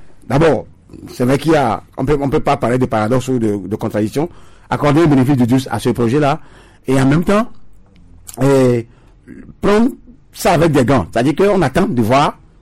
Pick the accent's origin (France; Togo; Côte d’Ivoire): Togo; Chez nous, au Togo, la première personnalité de l'État a toujours été qui?